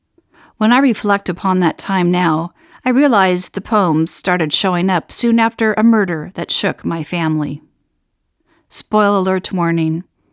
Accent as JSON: {"language": "English", "region": "Oregon", "country": "United States", "tie": "born or raised there", "said": "A few weeks ago in my hometown in Oregon"}